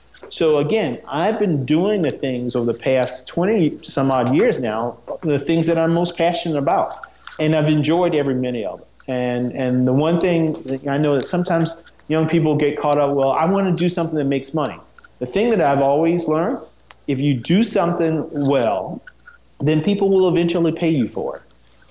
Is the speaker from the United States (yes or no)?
yes; United States; but ultimately, as an American, it's important that people just go out and vote